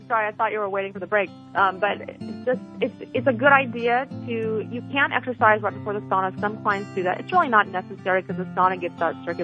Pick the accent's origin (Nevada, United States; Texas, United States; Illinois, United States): Texas, United States; I'm from Texas, so I experienced that same tropical heat.